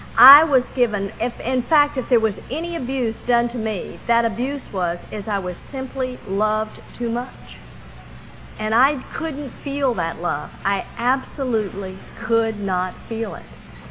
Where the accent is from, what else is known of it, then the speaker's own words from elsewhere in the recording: Texas, United States; accent: Southern; Now, I am born and raised in Texas. I am a Southern girl, in case you missed the accent.